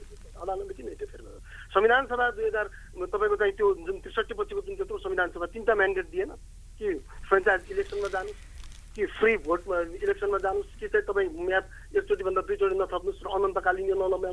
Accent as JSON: {"language": "Nepali", "region": "Sudurpashchim Province", "country": "Nepal", "said": "डोटीमा म सुदूरपश्चिमको नेपाली हुँ"}